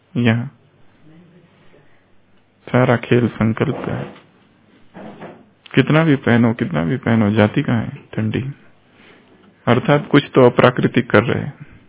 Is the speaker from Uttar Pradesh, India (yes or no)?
no; Maharashtra, India; moved away as an adult; अच्छा, महाराष्ट्र। हम भी वहीं से हैं, अभी 20 साल यहाँ हो गए, परंतु वो स्थान भूला नहीं है।